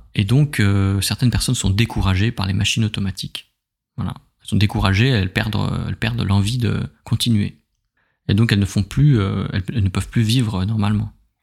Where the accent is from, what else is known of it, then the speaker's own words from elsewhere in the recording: France; en tant que Français, on cotise, on paye beaucoup de taxes